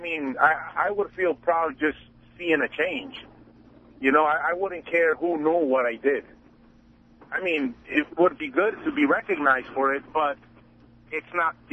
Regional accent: Queens, New York, United States; I'm from Queens, New York.

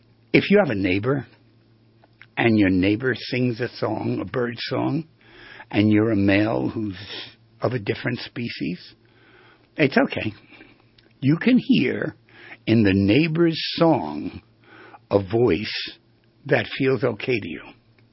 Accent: New York, United States; And I don't know how they knew I was from New York, but they figured it out.

